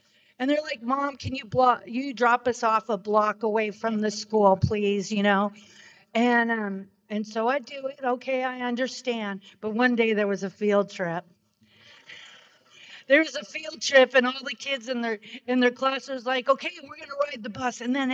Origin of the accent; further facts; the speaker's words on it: Bellingham, Washington, United States; Born and raised in Bellingham, Washington. Yes, look at that. I love it. Just a little north of Seattle and south of Vancouver, BC, back in the 70s.